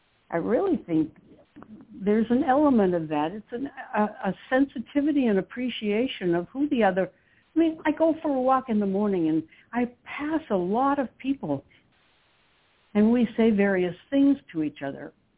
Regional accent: New England, United States; that's because I'm from New England.

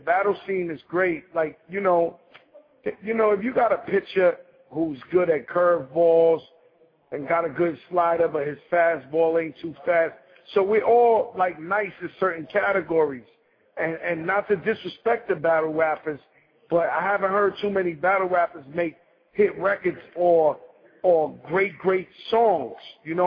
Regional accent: New York City, New York, United States; Like I said, you know, going to Manhattan, I'm from the Bronx. Going to Manhattan was like going to Asia.

